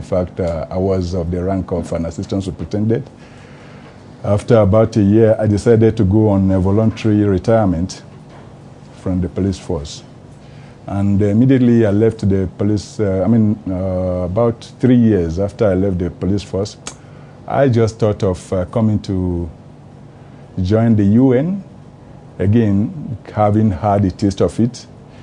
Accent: Nigeria; I'm a Nigerian.

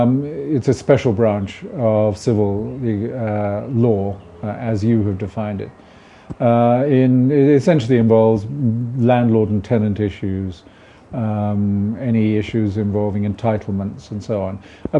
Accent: England, United Kingdom; From England.

